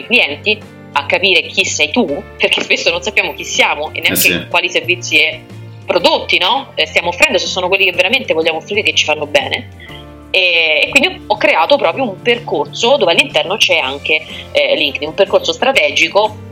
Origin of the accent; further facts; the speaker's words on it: Rome, Lazio, Italy; now in Macerata, Italy; Io sono romana, da poco trasferita a Macerata per seguire alcuni progetti lavorativi